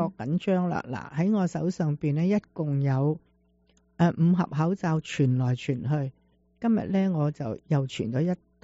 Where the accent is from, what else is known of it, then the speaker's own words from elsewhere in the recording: Panyu, Guangdong, China; 咁我个乡下系番禺。